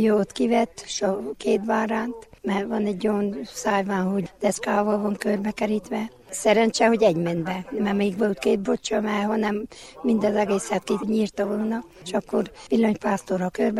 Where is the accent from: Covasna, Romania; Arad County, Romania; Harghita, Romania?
Harghita, Romania; Homoródremete; Homorod-Remetei lakos. Itt is születtem, itt is éltem.